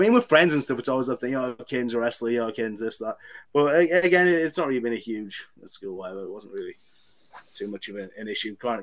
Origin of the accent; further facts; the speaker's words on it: North East England, United Kingdom; Where I grew up in Teesside, it was more like, you weren't hitting the people with trays at lunchtime.